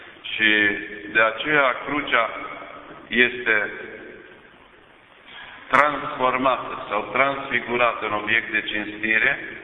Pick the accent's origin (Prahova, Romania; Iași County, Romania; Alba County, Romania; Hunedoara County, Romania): Iași County, Romania; Iași; pentru că suntem ieșeni